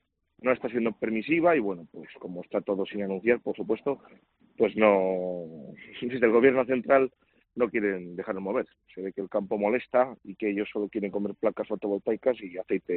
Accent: Castile and León, Spain; En nuestra comarca, somos del Valle de Esgueva

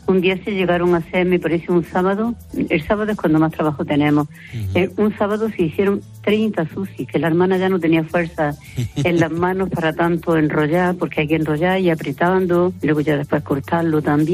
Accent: Spain; las dos que somos españolas

